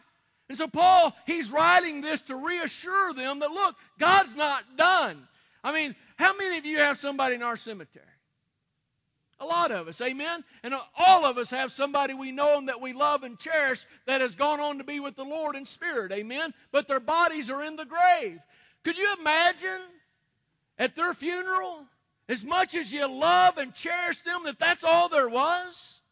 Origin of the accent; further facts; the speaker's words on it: Kulin, Missouri, United States; I'm from Kulin, Missouri.